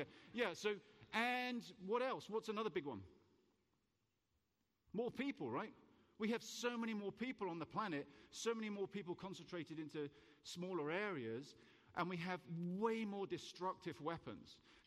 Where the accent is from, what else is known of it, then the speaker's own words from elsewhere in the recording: England, United Kingdom; now in United States; And I, especially as an English person, stood up here in America talking about guns.